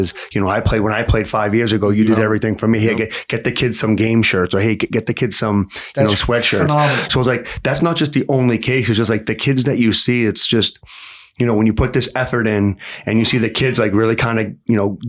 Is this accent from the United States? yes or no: yes; Chelsea, Massachusetts, United States; So I growing up in Chelsea, I played in East Boston.